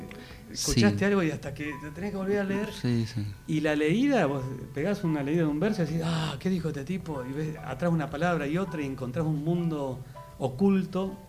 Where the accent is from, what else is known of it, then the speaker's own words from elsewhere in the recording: Pehuajó, Buenos Aires Province, Argentina; Los chimangos tienen mucho que ver con mi pueblo. El chimango es un ave rapaz, un ave de mucho vuelo. Cuando nosotros éramos chicos en el club de Pehuajó, que era el club de planeadores...